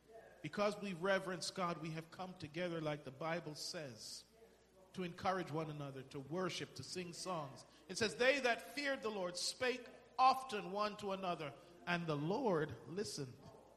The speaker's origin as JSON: {"language": "English", "region": "England", "country": "United Kingdom", "tie": "born or raised there", "said": "because I grew up in England."}